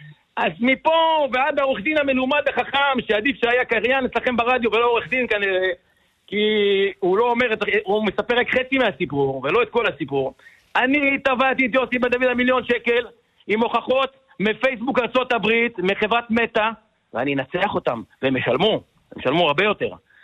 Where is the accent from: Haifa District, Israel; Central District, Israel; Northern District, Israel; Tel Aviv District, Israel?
Northern District, Israel; Tiberias; born there; לא, אנחנו נולדנו בשכונת אחווה בטבריה.